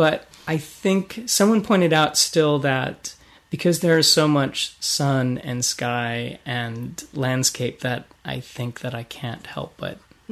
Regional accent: Portola, California, United States; I originally grew up in a little town called Portola.

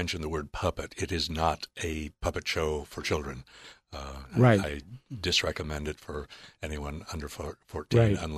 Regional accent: Denver, Colorado, United States; born there; I was born in Denver, but that's not exactly.

